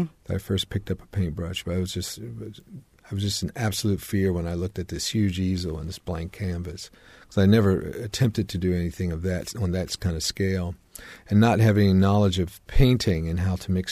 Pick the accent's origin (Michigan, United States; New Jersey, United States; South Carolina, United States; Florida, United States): New Jersey, United States; Atlantic City; I grew up in this very fertile environment. Growing up in Atlantic City, New Jersey, Atlantic City was the queen of resorts at one time, many, many years ago.